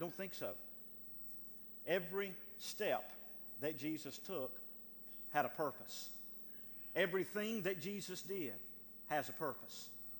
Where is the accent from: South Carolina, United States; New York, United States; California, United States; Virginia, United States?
South Carolina, United States; Our family and I, we moved away from South Carolina, and it's always good to go back and visit from time to time.